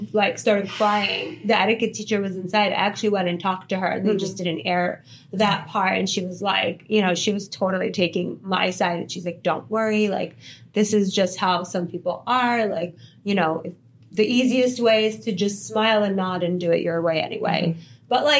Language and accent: English; Uzbekistan; That's literally the first thing everyone says when I say I'm from Uzbekistan.